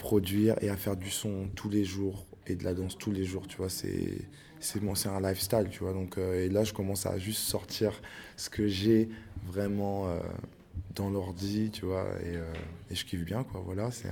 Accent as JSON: {"language": "French", "town": "Reims", "region": "Grand Est", "country": "France", "lives_now": "Amsterdam, Netherlands", "said": "je représente ma ville. Hein. Je suis chauvin, je viens de Reims. Je suis basé à Amsterdam, mais je suis un enfant du monde. Mais je sais d'où je viens."}